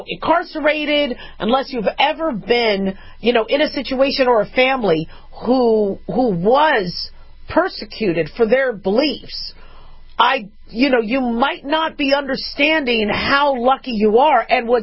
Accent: United States; thank God I'm American. I thank God I'm American every night in my prayers

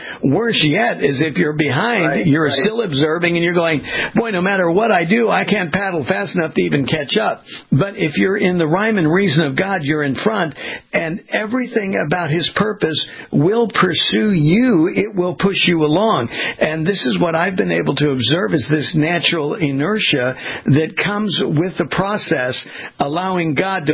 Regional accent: California, United States; being a West Coast boy growing up in California on the waves of Southern California beaches

